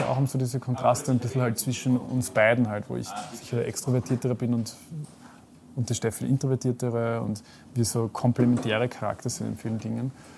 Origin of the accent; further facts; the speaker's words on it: Burgenland, Austria; so wo ich her bin, in Neusiedlersee-Gegend, es ist schon anders.